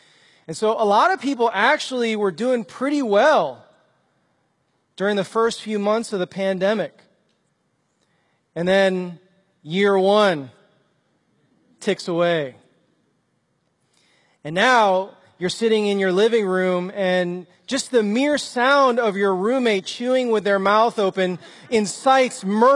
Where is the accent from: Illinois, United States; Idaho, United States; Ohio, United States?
Illinois, United States; Chicago; I was like from Chicago. I grew up on the streets and was just roving around the streets, getting into trouble.